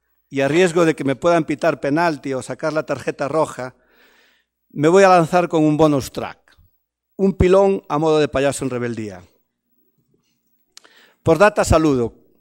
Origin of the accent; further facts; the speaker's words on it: Galicia, Spain; soy más gallego que el padre de Mafalda, de Manolito en las historias de Mafalda.